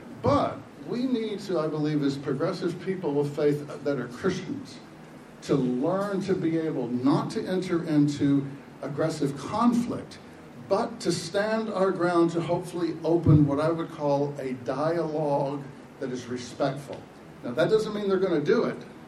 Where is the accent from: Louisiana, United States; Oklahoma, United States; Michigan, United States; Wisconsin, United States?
Louisiana, United States; Shreveport; born there; I was born in Shreveport, Louisiana. I mean, right in the middle of redneck area, you can know it. That's my family, let me tell you.